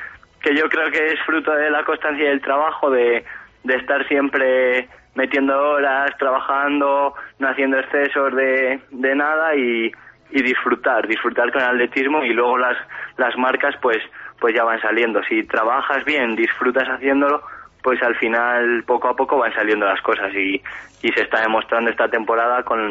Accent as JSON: {"language": "Spanish", "town": "Quintana", "region": "Castile and León", "country": "Spain", "said": "Sí, así es. Yo soy de Quintana"}